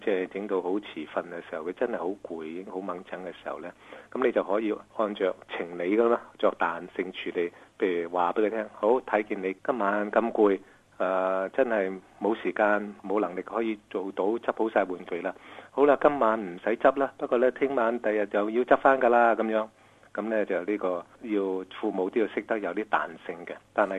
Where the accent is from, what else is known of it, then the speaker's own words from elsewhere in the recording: China; 因为我哋中国人呢好驚赞埋啲細路嘅